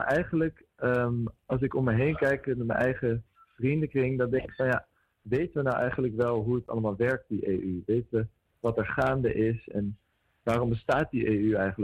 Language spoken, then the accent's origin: Dutch; Ireland; Dutch is a second language; Ik ben een vader uit Ierland.